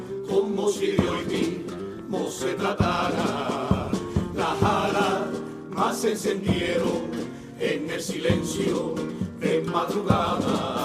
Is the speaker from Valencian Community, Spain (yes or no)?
no; Seville, Andalusia, Spain; Soy de Sevilla, de Sevilla.